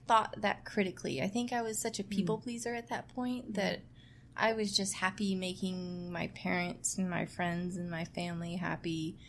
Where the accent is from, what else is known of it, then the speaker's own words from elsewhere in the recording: Carrollton, Georgia, United States; I guess I grew up in Georgia, but...